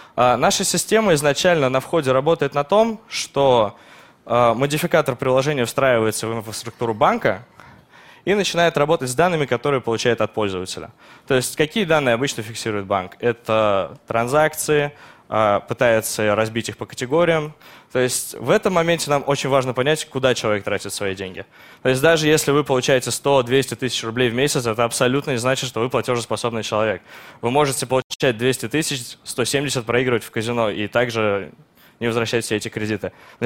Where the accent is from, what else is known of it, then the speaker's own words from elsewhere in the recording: Kazan, Tatarstan, Russia; Мы из Казани